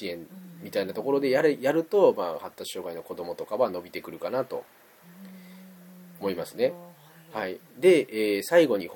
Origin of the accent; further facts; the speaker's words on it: Osaka, Japan; 僕大阪なんですけど、